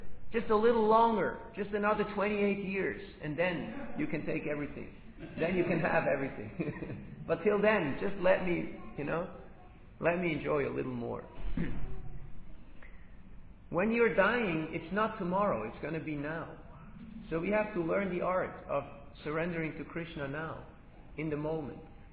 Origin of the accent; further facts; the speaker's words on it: Australia; I said, no, I'm an Aussie, you know. I'm an Aussie. I'm not a vegetarian.